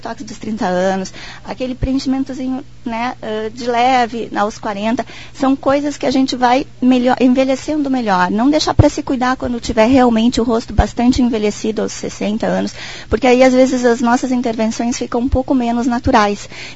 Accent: Porto Alegre, Rio Grande do Sul, Brazil; eu realmente venho de Porto Alegre

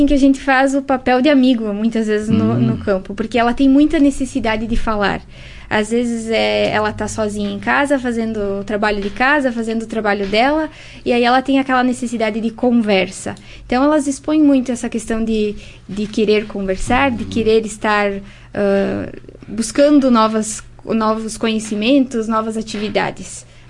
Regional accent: Vila Maria, Brazil; Eu sou de Vila Maria. A minha família é dali.

